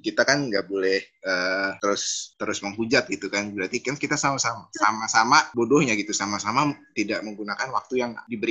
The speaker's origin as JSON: {"language": "Indonesian", "town": "Tangerang", "region": "Banten", "country": "Indonesia", "said": "Gue ini orang perbatasan ya. Gue orang Tangerang yang cenderung deket ke Jakarta Selatan. Tapi gue gak tahu Jakarta gitu."}